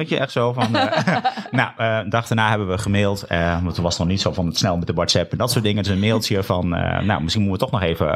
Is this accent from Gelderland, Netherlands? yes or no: yes; Elburg, Gelderland, Netherlands; Ik kom oorspronkelijk uit Elburg.